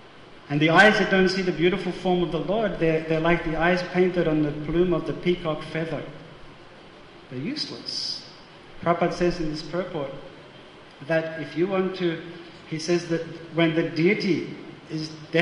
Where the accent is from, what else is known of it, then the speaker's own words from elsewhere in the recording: Australia; I mean, I'm from Australia, we have snakes